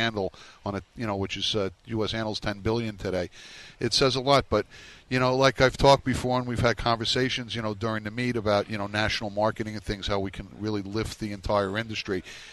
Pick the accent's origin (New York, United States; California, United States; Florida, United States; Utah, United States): Florida, United States; Miami Beach; been here since I'm 14 years old and, you know, kind of watch how the geography has changed. When I grew up here in Miami Beach in the 70s